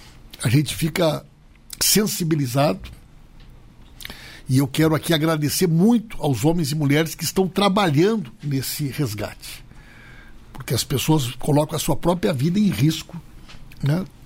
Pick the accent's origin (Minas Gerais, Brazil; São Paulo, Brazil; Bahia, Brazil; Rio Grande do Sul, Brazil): Rio Grande do Sul, Brazil; Santa Maria; Eu sou gaúcho, sou natural de Santa Maria, uma das cidades mais atingidas por essa tragédia.